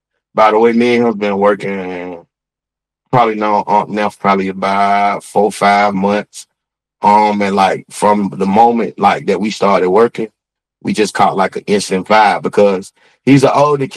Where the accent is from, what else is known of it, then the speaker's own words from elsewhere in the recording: Atlanta, Georgia, United States; And then like, I'm from Atlanta